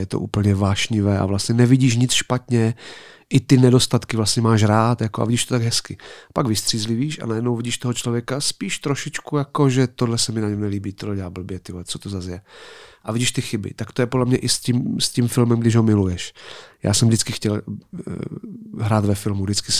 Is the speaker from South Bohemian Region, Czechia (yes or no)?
no; Ostrava, Moravian-Silesian Region, Czechia; A já jsem z Ostravy a vlastně tam taky není běžné, že by každý druhý herec v něčem hrál, jako ve filmu.